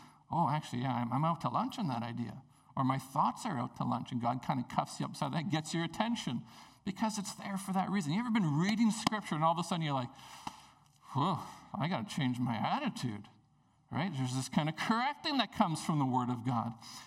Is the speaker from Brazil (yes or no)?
no; Prince Rupert, British Columbia, Canada; when I grew up in Prince Rupert for the first 23 years of my life